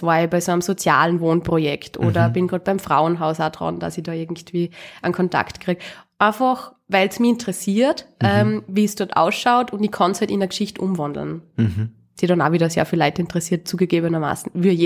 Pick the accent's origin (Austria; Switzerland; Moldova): Austria; Kuchl, Salzburg; Ich komme aus Kuchl.